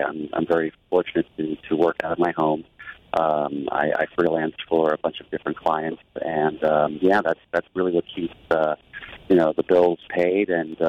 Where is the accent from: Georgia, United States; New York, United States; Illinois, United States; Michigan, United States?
New York, United States; Bronx; now in Cortland, United States; I was born and raised in the Bronx, and so I'm sort of a city boy at heart, and I've been living up here for over 15 years now.